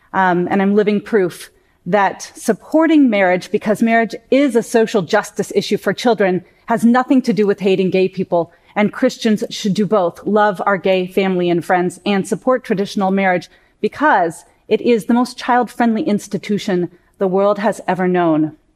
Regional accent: Portland, United States; Let me share a little bit about myself. I grew up in Portland.

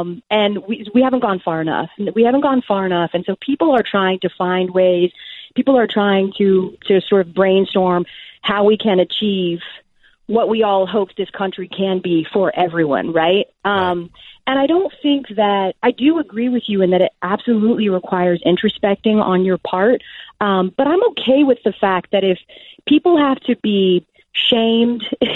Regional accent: the South, United States; maybe it's because I'm from the South

